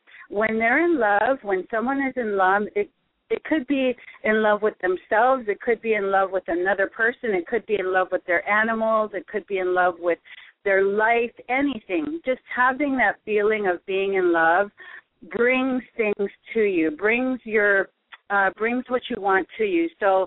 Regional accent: Hawaii, United States; the way we currently own real estate wasn't natural for me being Hawaiian

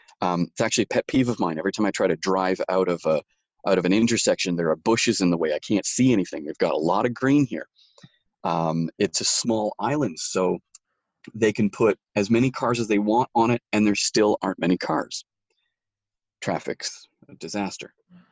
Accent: Canada; moved away; And that being said, I mean, as a Canadian, it's still kind of dirty.

